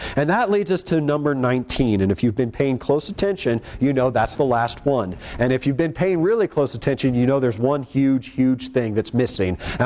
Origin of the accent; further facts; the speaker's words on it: Colorado Springs, Colorado, United States; We are all Americans. That's a body. We're all from Colorado Springs.